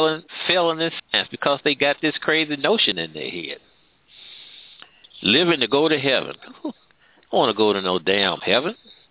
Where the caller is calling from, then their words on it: Missouri, United States; I'm calling from Missouri right now.